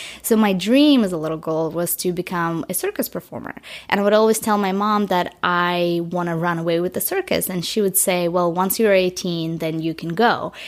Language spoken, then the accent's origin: English; Crimea, Ukraine; I grew up in a tiny village in Russia. It was in Crimea, so it was Ukraine, Russia, Ukraine, now it's Russia again. The village was tiny, the conditions were really poor